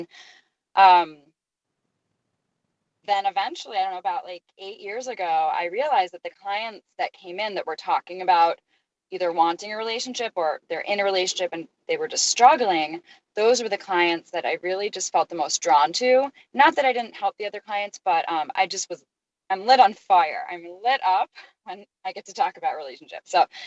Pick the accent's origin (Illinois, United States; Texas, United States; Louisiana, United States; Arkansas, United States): Illinois, United States; Glencoe; also born or lived in Highland Park / New York / Los Angeles / Boston; now in San Diego, United States; I'm originally from Glencoe, Illinois. And then we lived in the city for a while, and then we had moved from Highland Park to San Diego last September. But I've also lived in New York. I've lived in LA. I've lived in Boston and London.